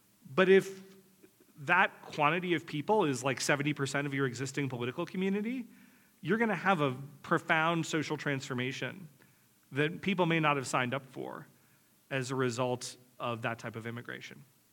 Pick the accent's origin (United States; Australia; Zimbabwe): United States; North Carolina; I grew up in North Carolina, as I think I mentioned yesterday. The Lost Colony was very famous where I was from because that actually happened in North Carolina.